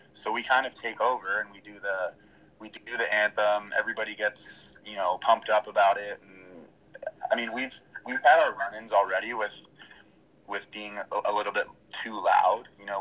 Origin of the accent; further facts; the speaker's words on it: Toronto, Ontario, Canada; obviously Toronto was more special because I'm from Toronto